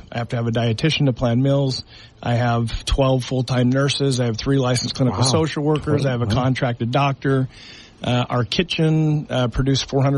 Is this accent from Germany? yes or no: no; Utah, United States; so I grew up primarily in the Green Valley area. But every morning on my way to Pineview High School, I'd drive right past Dixie High School along I-15.